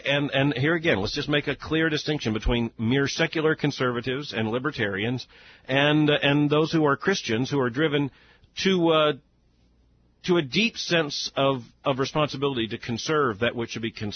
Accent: the South, United States; I just have to tell you that as a Southern Baptist and as a Southerner, as a white male who grew up in the South, that was a very special moment.

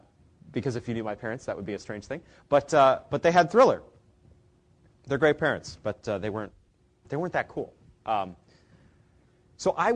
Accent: Maine, United States; I'm from Maine, and you don't meet many Mainers in general

